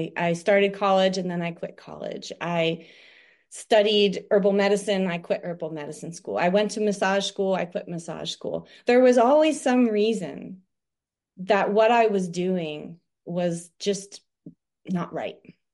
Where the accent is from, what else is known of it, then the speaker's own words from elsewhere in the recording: East Coast, United States; So, well, I'm from the East Coast, and I grew up just across the river here